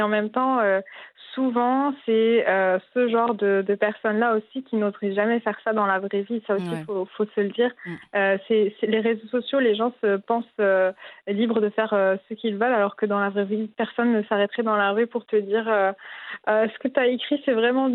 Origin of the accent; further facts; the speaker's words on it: Morocco; comme on dit chez nous au Maroc